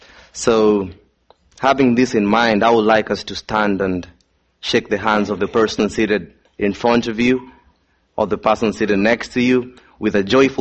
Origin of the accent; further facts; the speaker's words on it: Kenya; I know Kenyans are famous for running, and being a Kenyan myself, there's no way a Kenyan or a footman can be compared to a running horse, right?